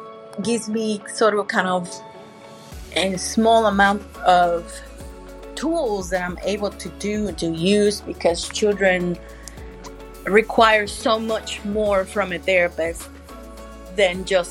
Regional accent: Puerto Rico; now in Nashville, United States; I'm from Nashville, Tennessee, although I was born and raised in Puerto Rico.

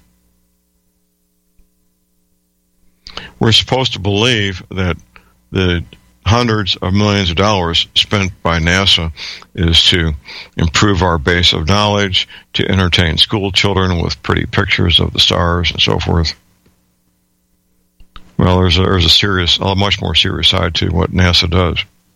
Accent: St. Louis, Missouri, United States; I did find out that locally in my hometown, St. Louis, Missouri, they made use of a Superfund cleanup site as a cover story to do something else.

